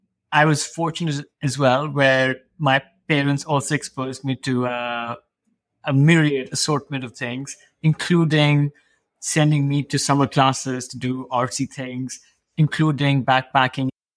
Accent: India; I come from a country, I was raised in India, and people are always looking for ways to get around.

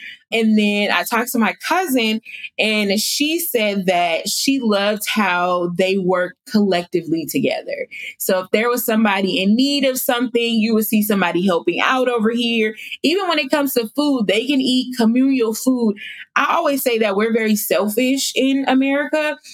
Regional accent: West Coast, United States; I'm from the West Coast, so the minimum is going to take me 15 hours.

